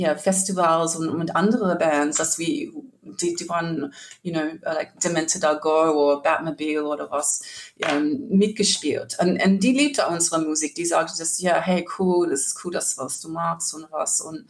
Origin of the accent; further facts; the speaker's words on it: Sydney, New South Wales, Australia; German is a second language; aber wir sind alle aus Sydney eigentlich, so eine Australien-Band